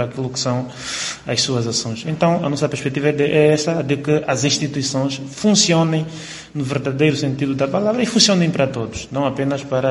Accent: Angola; Todos somos angolanos e a lei é para todos, né?

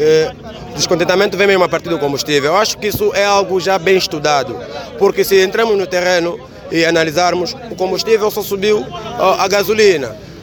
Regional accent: Luanda, Angola; Eu sou natural de Luanda. Eu sou natural de Luanda e a maioria dos carros de Luanda são diesel.

